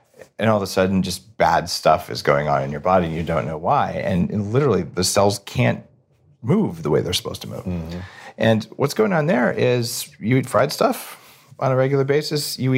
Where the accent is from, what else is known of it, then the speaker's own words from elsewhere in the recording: New Mexico, United States; I grew up in New Mexico.